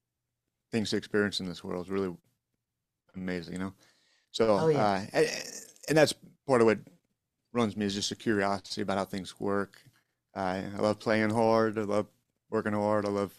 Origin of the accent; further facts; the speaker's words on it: Houma, Louisiana, United States; I was born and raised here in Houma, Louisiana, about an hour south of New Orleans.